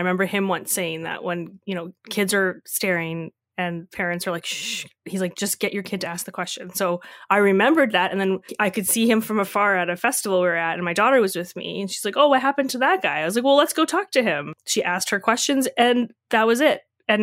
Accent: Edmonton, Alberta, Canada; Our city.

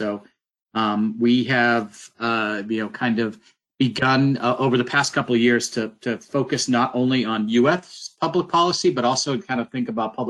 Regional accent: North Reading, Massachusetts, United States; now in Washington, United States; So I grew up just north of Boston in a small town called North Reading, Massachusetts, about 20 minutes north of Boston. Came down to Virginia for grad school and never left.

